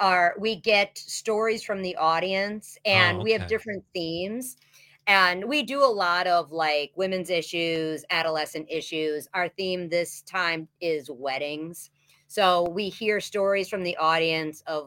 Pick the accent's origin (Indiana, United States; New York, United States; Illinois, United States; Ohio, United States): Illinois, United States; Chicago; also born or lived in Madison; now in Milwaukee, United States; I'm from, like, I grew up in Chicago. Then I lived in Madison for a long time and now Milwaukee. So, yeah, definitely a Midwest girl